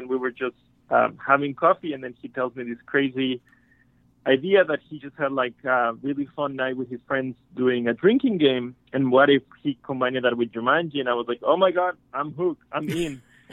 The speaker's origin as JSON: {"language": "English", "country": "Mexico", "said": "I'm from Mexico, so I'm going to say this wrong"}